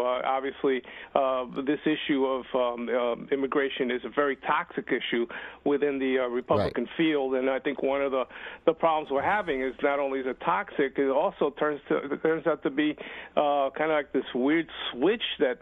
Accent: Puerto Rico; I'm from Puerto Rico

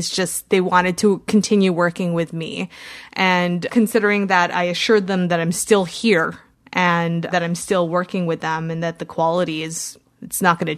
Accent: Canada; I'm Canadian

